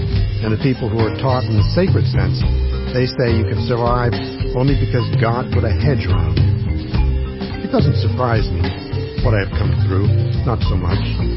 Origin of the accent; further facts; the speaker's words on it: Nigeria; moved away as an adult; now in United States; I come from Nigeria originally. I came to California to go to college.